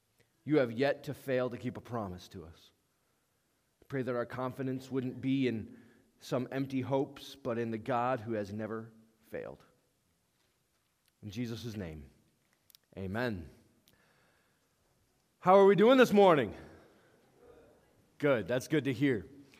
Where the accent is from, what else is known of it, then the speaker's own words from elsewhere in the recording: New York, United States; And right around my hometown, not only in Cooperstown is there the Baseball Hall of Fame, in Oneonta, New York, not many people know this, there's the Soccer Hall of Fame.